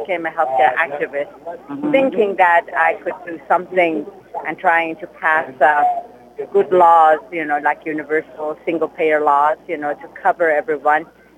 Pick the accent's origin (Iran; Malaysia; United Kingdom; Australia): Iran; now in United States; Yes, originally I was born and raised in Iran, and I came for American dream over here